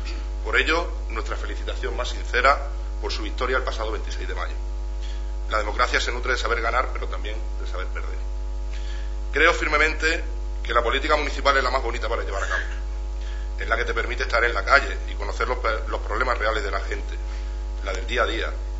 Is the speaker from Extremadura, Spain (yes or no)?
yes; Guareña, Extremadura, Spain; No quiero eso para mi pueblo. Quiero que todos los jóvenes de Guareña puedan tener un futuro aquí